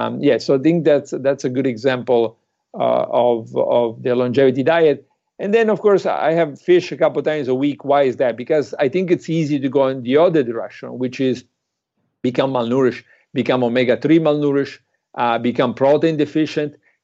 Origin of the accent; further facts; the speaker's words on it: Italy; English is a second language; So, for example, I'm from Italy.